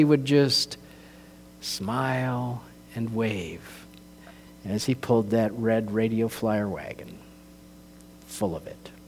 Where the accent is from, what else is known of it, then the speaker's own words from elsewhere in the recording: Princeton, New Jersey, United States; Whenever I think of parades in my hometown, I can't help but think of Mr. Jerome Lincoln. Mr. Lincoln marched in every parade I can ever remember in Princeton